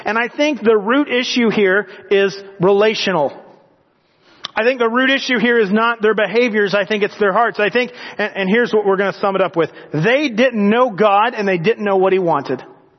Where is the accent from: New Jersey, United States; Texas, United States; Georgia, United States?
Georgia, United States; Of course, I'm from Georgia, so we say, and then it all went north, but That's an older conversation.